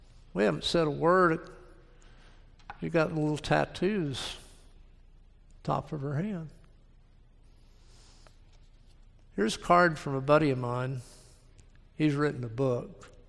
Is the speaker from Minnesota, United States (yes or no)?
no; Georgia, United States; I told her no. I was from Georgia. I was a pastor coming here.